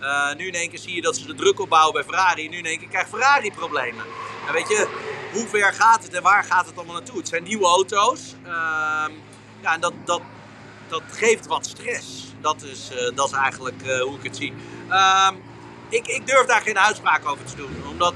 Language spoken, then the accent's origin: Dutch; Netherlands; Ik ben er heel blij mee, als Nederlander zijnde.